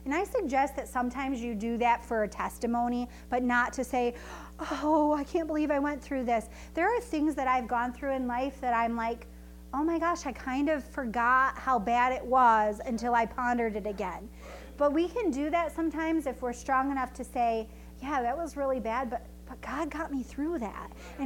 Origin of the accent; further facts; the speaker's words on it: Jamestown, United States; I grew up in Jamestown and I went to Jamestown High School